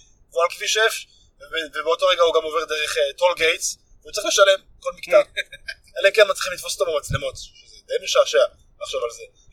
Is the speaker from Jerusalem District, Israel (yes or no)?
no; Beersheba, Southern District, Israel; אני … מבאר שבע, מהדרום.